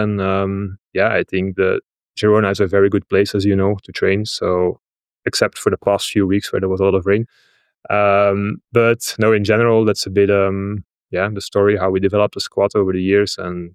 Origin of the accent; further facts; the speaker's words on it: Flanders, Belgium; I'm from Belgium, from the Flemish parts.